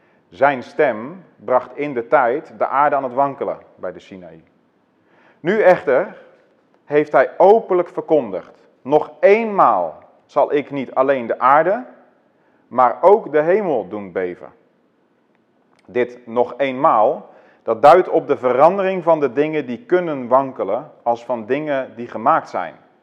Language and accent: Dutch; Netherlands; Je ziet dat dus ook, dat wij als Nederlanders dat daar allemaal een beetje last van hadden en misschien wel hebben.